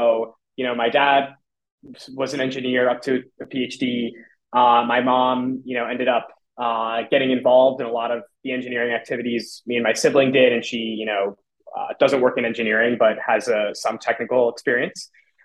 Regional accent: New York City, New York, United States; I grew up in New York City.

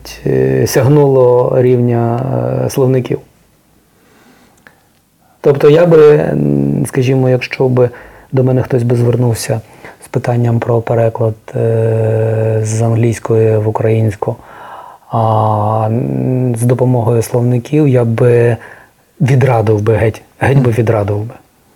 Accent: Galicia, Ukraine; now in Kyiv, Ukraine; Я 25 років, як галичанин, який живе в Києві

